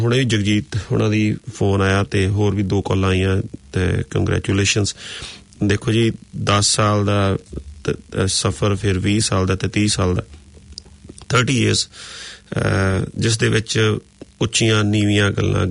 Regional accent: Punjab, India; now in New Zealand; ਅਸੀਂ ਇੰਡੀਆ ਜੰਮੇ ਪਲੇ ਅਤੇ ਇੱਥੇ ਆ ਕੇ ਹੁਣ ਇਸ ਕੋਲ ਮੁਲਕ ਨੂੰ ਆਪਣਾ ਮੁਲਕ ਬਣਾਇਆ ਤੇ ਹੁਣ ਅਸੀਂ ਨਿਊਜ਼ੀਲੈਂਡਰ ਹੋ ਗਏ ਜੀ, ਪਰ ਜਦੋਂ ਆਪਣੇ ਪਿੰਡ ਦੀ ਗੱਲ, ਆਪਣੇ ਸ਼ਹਿਰ ਦੀ ਗੱਲ, ਆਪਣੇ ਪੰਜਾਬ ਦੀ ਗੱਲ ਕਰੀਏ ਤੇ ਅਸੀਂ ਉਹਦੇ ਨਾਲ ਹਜੇ ਟੁੱਟੇ ਨਹੀਂ

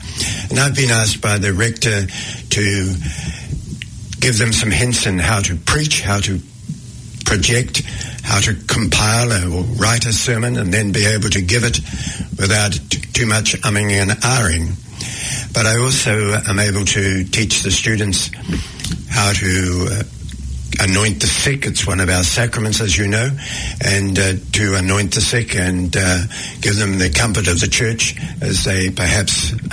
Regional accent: Hastings, Hawke's Bay, New Zealand; born there; the earthquake was in May 1931, and I was in my mother's womb at the time in Hastings, because I was born in September of that year.

